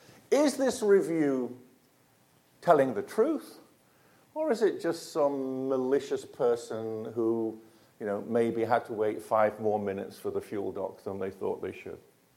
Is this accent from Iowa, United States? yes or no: no; California, United States; I'm from California. I got to promote.